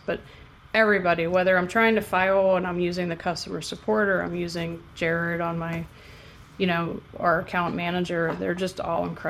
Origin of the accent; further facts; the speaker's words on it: Pittsburgh, Pennsylvania, United States; because we're from Pittsburgh, they gave us all terrible towels to wave